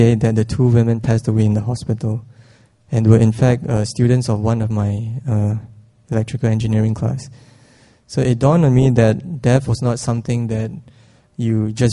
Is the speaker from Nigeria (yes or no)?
no; Singapore; born there; I was born in Singapore to a family of five.